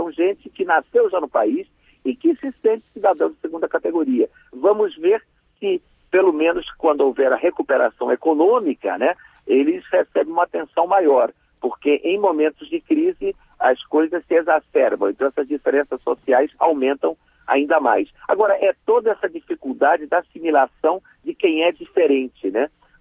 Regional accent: Brazil; nós temos que ter orgulho como brasileiros

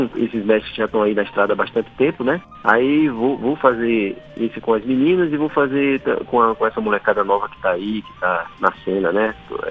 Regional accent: João Pessoa, Paraíba, Brazil; born there; eu já nasci em João Pessoa, por mais que seja paraibano, mas você já nasce em João Pessoa, com outra realidade.

